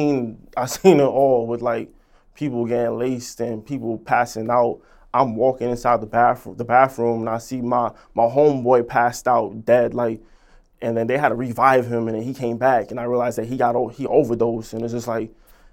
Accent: New York, United States; because what I've seen growing up in East Flatbush, like, I've seen people that I've grew up

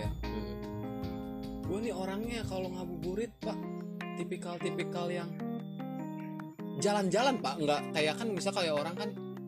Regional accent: West Java, Indonesia; accent: Sundanese; Gua Sunda banget di pemulut gua.

